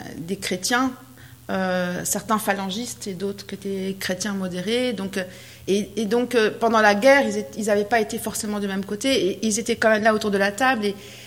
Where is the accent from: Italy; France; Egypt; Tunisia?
France; Châteauroux, Centre-Val de Loire; born there; je suis née à Châteauroux, donc c'est le centre de la France. Je n'ai absolument pas de racines libanaises. J'ai quelques racines anciennes, séfarades, mais très, très, très, très lointaines.